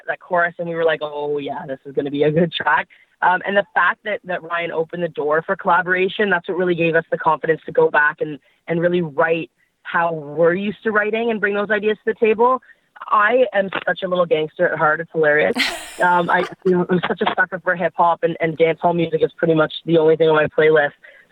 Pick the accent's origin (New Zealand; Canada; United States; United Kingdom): Canada; Ottawa, Ontario; You know, we joke all the time that we're from Ottawa and we struggle so much getting out of there just because it's such a home for us.